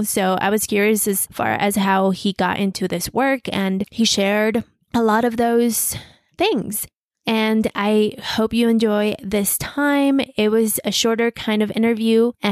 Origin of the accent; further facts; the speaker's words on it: Mexico City, Mexico; I'm from Mexico City.